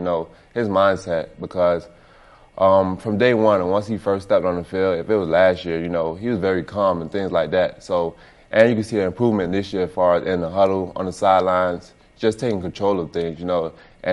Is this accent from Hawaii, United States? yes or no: no; Miami, Florida, United States; Yeah, I grew up in Miami, but that was the team of my youth.